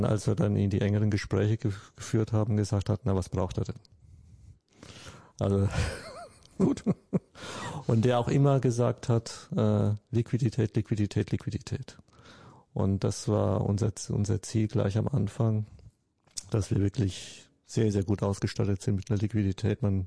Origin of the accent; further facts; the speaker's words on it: Würzburg, Bavaria, Germany; Ich bin ein Würzburger.